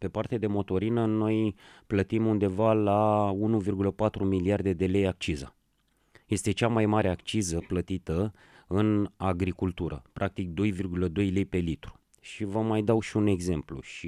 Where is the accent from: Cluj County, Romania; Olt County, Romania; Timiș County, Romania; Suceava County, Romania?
Olt County, Romania; Slatina; now in Bucharest, Romania; Eu sunt din Slatina, din județul Olt și în București.